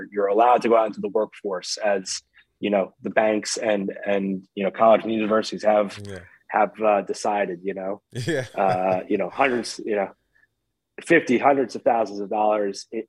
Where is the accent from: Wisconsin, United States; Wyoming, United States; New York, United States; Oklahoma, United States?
New York, United States; So I was fortunate at our high school where I grew up on Long Island